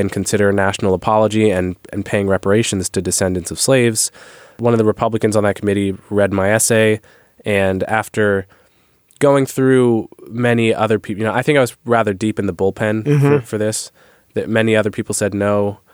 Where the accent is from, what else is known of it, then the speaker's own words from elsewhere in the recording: Montclair, New Jersey, United States; Montclair, New Jersey.